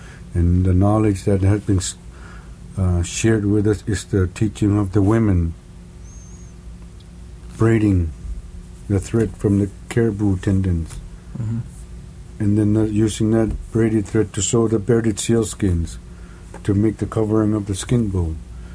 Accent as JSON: {"language": "English", "town": "Barrow", "region": "Alaska", "country": "United States", "tie": "born or raised there", "first_language": "Inupiaq", "second_language": "English", "said": "I'm born and raised in Barrow, and I call myself a half-breed, even though I'm not quite half-breed. I know two different, my native language is the Inupiaq language, and I speak the English"}